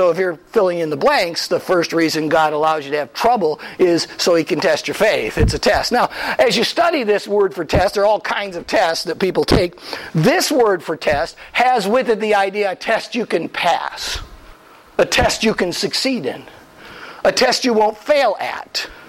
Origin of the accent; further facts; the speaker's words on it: Wisconsin, United States; I grew up in Packer country when Vince Lombardi was the coach.